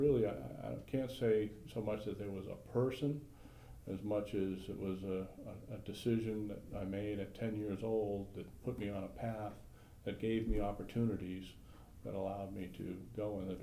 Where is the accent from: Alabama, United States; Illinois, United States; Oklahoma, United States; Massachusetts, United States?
Massachusetts, United States; Norwood; When I grew up in Massachusetts. I just moved from the north side of Boston to the south side of Boston to a town called Norwood.